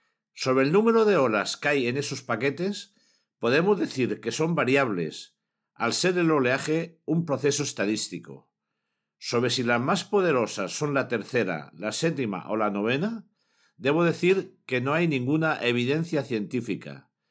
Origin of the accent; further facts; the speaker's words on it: Cartagena, Region of Murcia, Spain; Esta historia la escuché desde pequeño en mi tierra, Cartagena, y especialmente durante mis inolvidables veraneos familiares en el Cabo de Palos.